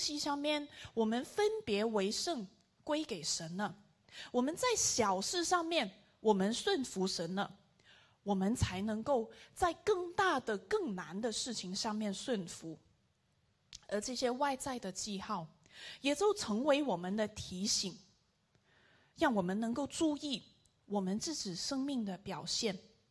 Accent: Hong Kong; moved away; 我是从香港来的，然后呢有一次我就从就是回去香港探亲啊

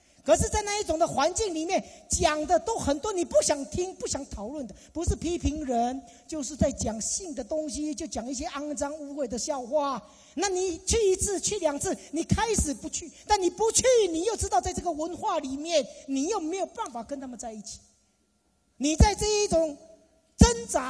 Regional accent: Taiwan; born there; 我在台湾出生，妈妈爸爸都是拜观音、土地公、大伯公，只要有公的，后面有公的全部都在拜。

